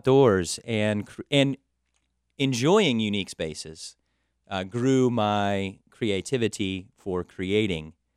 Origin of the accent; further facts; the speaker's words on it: Richmond, Virginia, United States; Growing up in Richmond, Virginia, started just working outside in the summer.